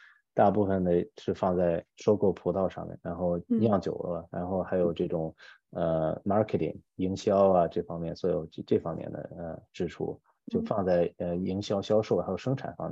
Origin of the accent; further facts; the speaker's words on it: Jinan, Shandong, China; 在我出生的成长地方山东济南